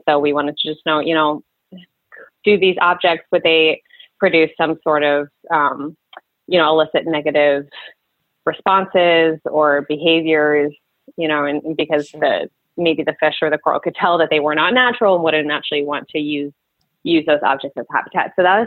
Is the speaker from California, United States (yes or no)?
no; Reading, Pennsylvania, United States; I am originally from Reading, Pennsylvania area.